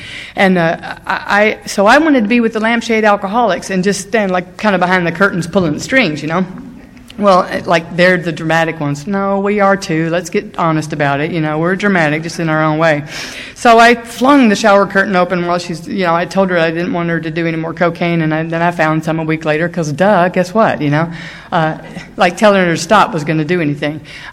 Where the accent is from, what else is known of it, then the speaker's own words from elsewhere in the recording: Mississippi, United States; when I was growing up in Mississippi in college down there, we had to drive 2.5 hours to a gay bar in Alabama.